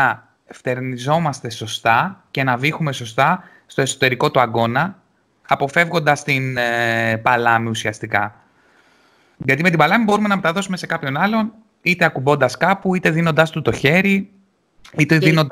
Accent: Rhodes, South Aegean, Greece; Και για μας είμαστε από Ρόδο, ισχύει αυτό

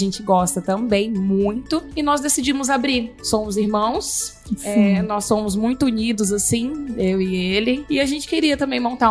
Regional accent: Maranhão, Brazil; also born or lived in Cocalinho; now in Cuiabá, Brazil; Saí do Maranhão, fui pro interior de Mato Grosso, numa cidade pequenininha chamada Cocalinho.

